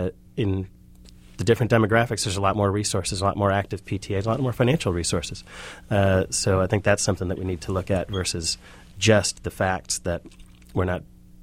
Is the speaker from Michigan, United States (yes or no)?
yes; Detroit, Michigan, United States; now in Seattle, United States